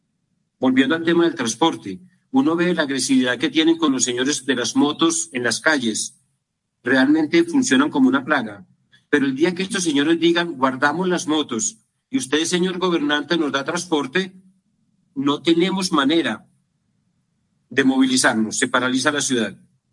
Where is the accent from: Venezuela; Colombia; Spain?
Colombia; estas fiestas son importantes porque nos unen y nos recuerda que somos colombianos y podemos abrazarnos.